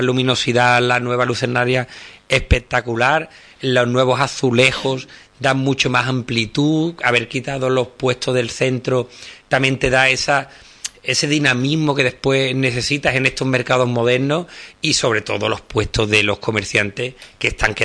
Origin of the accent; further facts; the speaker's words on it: Andalusia, Spain; como andaluces que han llevado nuestra bandera por todo el mundo